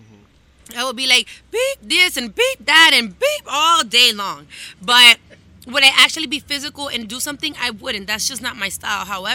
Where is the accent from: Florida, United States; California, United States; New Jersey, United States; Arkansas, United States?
Florida, United States; Miami; because I was going, obviously, born and raised in Miami. My friends are American. My surrounding, my what I'm studying in school, my teachers. But at home, it was very Spanish, very Latin.